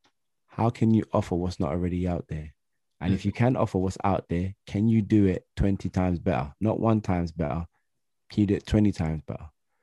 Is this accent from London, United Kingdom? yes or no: yes; London, United Kingdom; And this is in Nottingham and I'm from London.